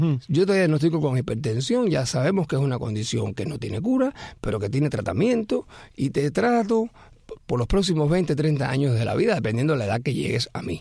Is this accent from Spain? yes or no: no; Cuba; moved away as an adult; now in United States; como cubano de esta generación, porque yo nací en año 66, y llegué a Estados Unidos en el año 91, aunque ya tengo más años en Estados Unidos